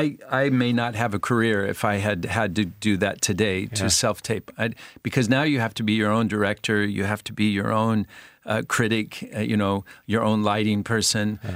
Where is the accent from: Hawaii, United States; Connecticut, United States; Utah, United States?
Utah, United States; also born or lived in Southern California; And I'd been growing up in Utah and Southern California.